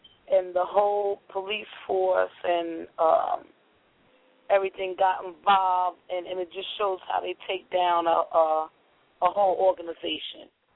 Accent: New Jersey, United States; also born or lived in Los Angeles; Yeah, I grew up in New Jersey, basically, but I moved out to L.A. in 1985. I came back in 93

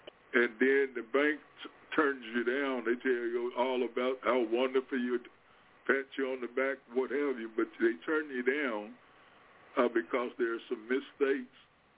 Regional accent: United States; I said, first of all, I am an American. I am a taxpaying American, and so is my community.

